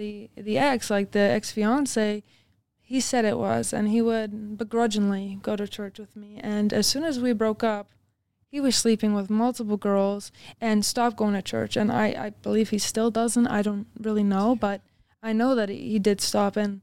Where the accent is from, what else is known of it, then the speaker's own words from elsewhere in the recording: Canada; I grew up in Canada, but, like, very traditional Dutch values in my household.